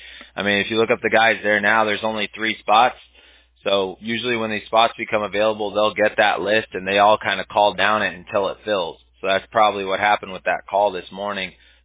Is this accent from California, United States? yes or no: yes; Huntington Beach, California, United States; I'm from the Huntington Beach area.